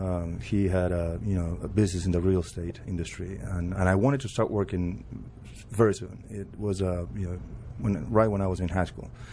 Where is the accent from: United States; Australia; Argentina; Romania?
Argentina; Buenos Aires; also born or lived in Paris, France / Malaga, Spain; I was born in Buenos Aires, you know. Then we, you know, we lived a year in Paris. Then we moved to Spain in Malaga. Then we came back to Argentina.